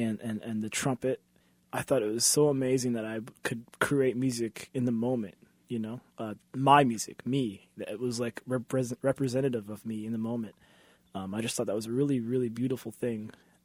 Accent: Jefferson City, Missouri, United States; I grew up in Jefferson City, Missouri, and I fell in love with the idea of improvisation.

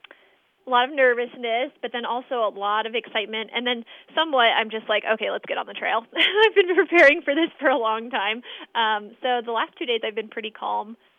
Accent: Bethel, Alaska, United States; And so I think I really got my racing experience growing up in Bethel.

